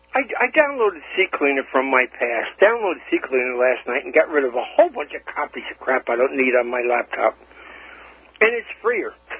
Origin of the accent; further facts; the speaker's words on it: New York, United States; You guys, I'm from Suffolk County